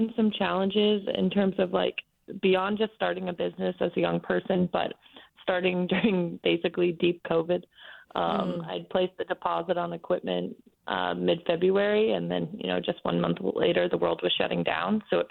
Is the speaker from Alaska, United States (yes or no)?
no; Belfast, Maine, United States; So I'm 24 years old and, you know, I'm from Belfast, Maine